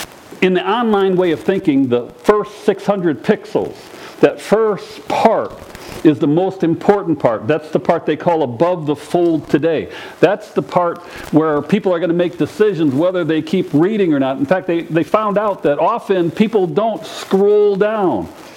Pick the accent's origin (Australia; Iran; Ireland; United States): United States; Chicago, Illinois; But I grew up in the Chicago area